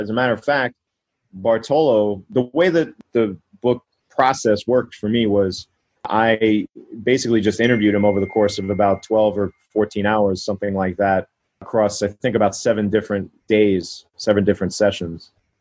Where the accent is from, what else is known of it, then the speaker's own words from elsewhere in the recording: New York, United States; I'm born and raised in New York. I think I have a pretty good BS meter.